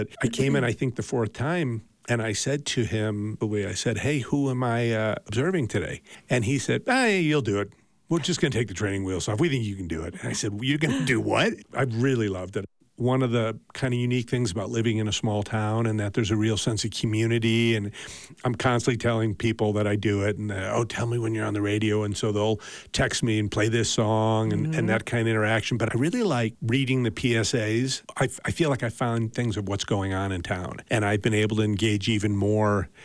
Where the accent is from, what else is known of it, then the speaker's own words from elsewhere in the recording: Chicago, Illinois, United States; also born or lived in Los Angeles; now in Park City, United States; I lived in L.A. for 40 years. I grew up in Chicago, but I went to college in L.A.